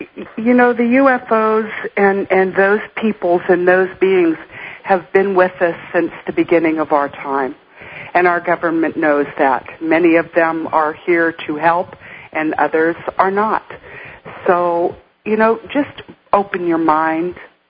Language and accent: English; United States; I would say that as an American peoples, we absolutely have to be very, very cognizant about what we put in our mouth.